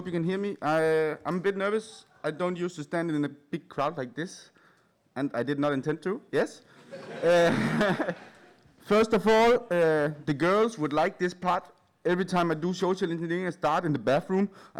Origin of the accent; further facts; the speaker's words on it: Denmark; I'm from Denmark.